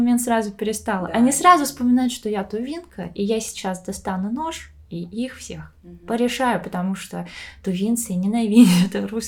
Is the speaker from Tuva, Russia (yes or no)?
yes; Tuva, Russia; я из Тувы, и как бы, что там точно есть тувинские крови